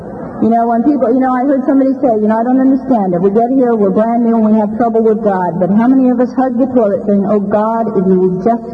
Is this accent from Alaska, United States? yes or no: no; California, United States; Well, I grew up out in the Fillmore.